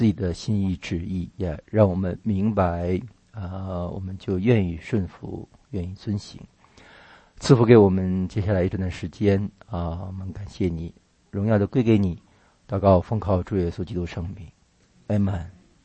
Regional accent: Tianjin, China; 我们家乡话，有天津人的一句话叫，我们有个说法叫蝎子粑粑独一份

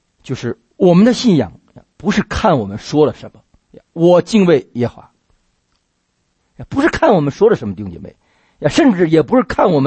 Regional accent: Tianjin, China; 我们家乡话，有天津人的一句话叫，我们有个说法叫蝎子粑粑独一份

